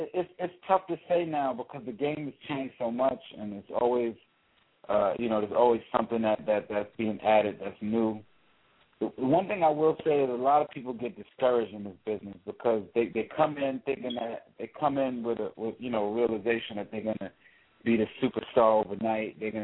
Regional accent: New York, United States; also born or lived in Long Island; for those who don't know where I'm from, I represent New York. I'm from Washington Heights, New York.

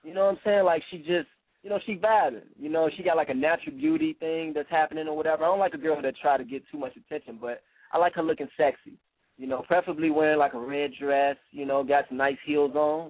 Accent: Chicago, Illinois, United States; in the beginning of my lifetime, like, I grew up in, like, the rougher inner city parts.

